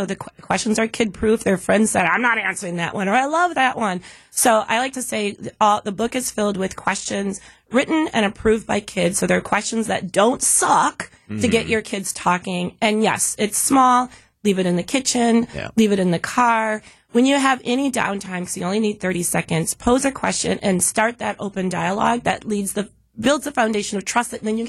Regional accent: Milwaukee, Wisconsin, United States; moved away; you were one of the first people I met when I moved back to Milwaukee, my hometown, but I left for a really long time. Literally 20 years ago.

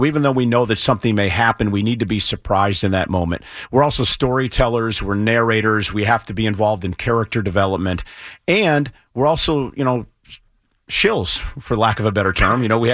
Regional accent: Poughkeepsie, New York, United States; I grew up in Poughkeepsie, and my dad had season tickets in the 70s.

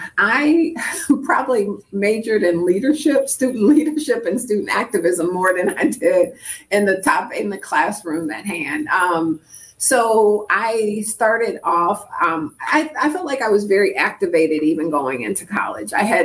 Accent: Detroit, Michigan, United States; I grew up in Detroit, and Detroit is predominantly a Black city.

